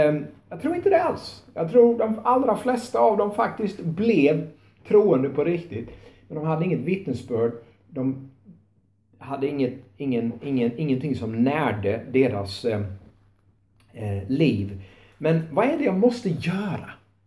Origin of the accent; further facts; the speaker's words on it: Tranås, Jönköping County, Sweden; Det jag kommer ifrån, Tranås, så var det en tältkampanj där 1972.